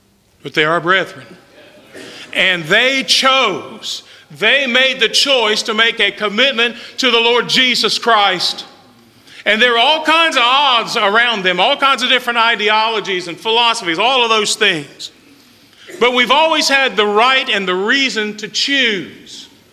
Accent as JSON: {"language": "English", "region": "West Virginia", "country": "United States", "tie": "born or raised there", "said": "I grew up in West Virginia, so Pittsburgh wasn't very far away."}